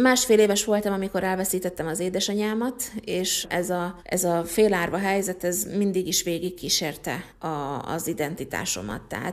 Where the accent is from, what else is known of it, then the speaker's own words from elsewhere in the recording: Gyula, Békés, Hungary; nem is olyan messze egyébként Gyulától, ahol én felnőttem